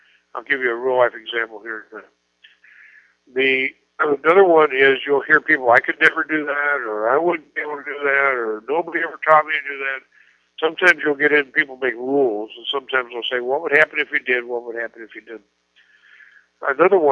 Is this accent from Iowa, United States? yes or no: yes; Iowa, United States; Now, I grew up in Iowa, and I'm thinking pennies, $9.99.